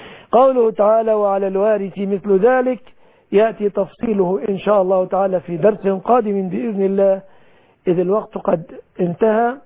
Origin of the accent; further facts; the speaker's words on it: Egypt; بلادنا مصر